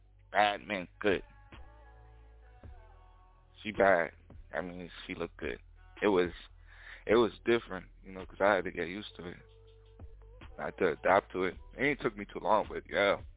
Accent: Bahamas; anybody could attest to this who's from like the Lucayan Archipelago, that's where I was raised. I was raised up in the Lucayan Archipelago, misnomer as the Bahamas

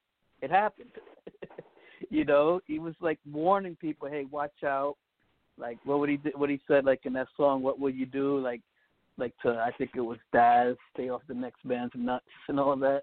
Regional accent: Providence, Rhode Island, United States; born there; I was born in Providence, Rhode Island, 1981.

